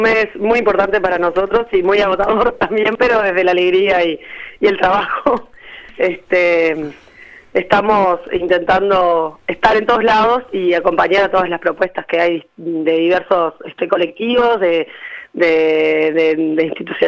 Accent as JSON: {"language": "Spanish", "region": "Montevideo", "country": "Uruguay", "said": "somos conscientes de que somos de Montevideo y no podemos hablar por todo el país"}